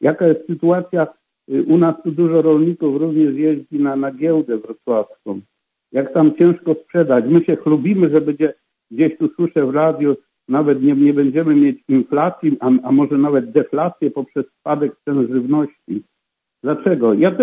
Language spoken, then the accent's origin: Polish; Greater Poland Voivodeship, Poland; Ja jestem z Wielkopolski, a też z południowej Wielkopolski, gdzie te gospodarstwa wcale nie są duże.